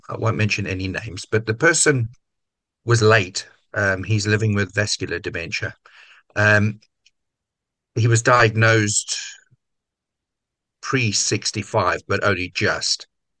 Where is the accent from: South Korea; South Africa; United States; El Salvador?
South Africa; also born or lived in Hartlepool; Yes, I was born in Hartlepool, grew up in South Africa, born in Hartlepool.